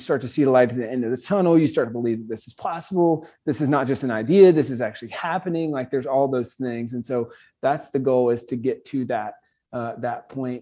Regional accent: South Carolina, United States; I'm from South Carolina, and it's kind of the Blue Ridge Mountains there.

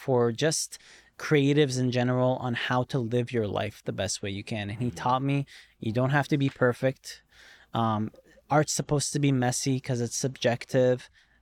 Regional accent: Virginia, United States; Because growing up in Virginia was a very interesting experience.

